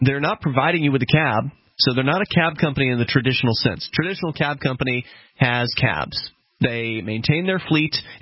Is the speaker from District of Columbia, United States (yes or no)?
no; Sarasota, Florida, United States; in fact, my hometown of Sarasota, Florida, they actually deregulated both Uber and the taxi cab business.